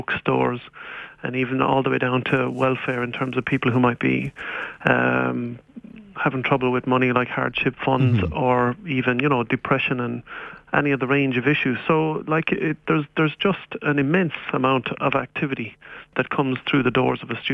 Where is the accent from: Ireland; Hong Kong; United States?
Ireland; Shannon, Munster; Like, I'm from Shannon Town